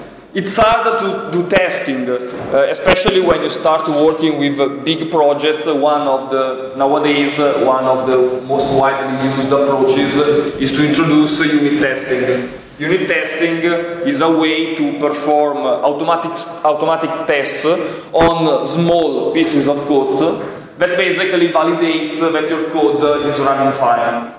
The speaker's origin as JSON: {"language": "English", "country": "Italy", "said": "I work in Microsoft and I'm from Italy."}